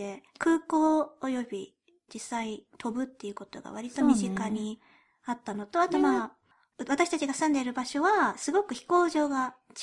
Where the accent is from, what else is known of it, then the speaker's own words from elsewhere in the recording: England, United Kingdom; also born or lived in Japan; now in London, United Kingdom; 日本生まれイギリス育ちの私たちがロンドンからお送りする日本語とイギリス英語のごちゃ混ぜ双子トークです。